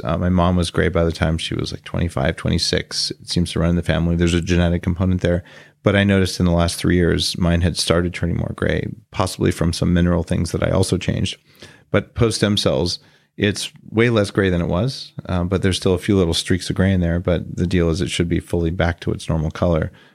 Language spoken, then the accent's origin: English; New Mexico, United States; Because I grew up in New Mexico where, well, you wash your face every now and then if you get around to it.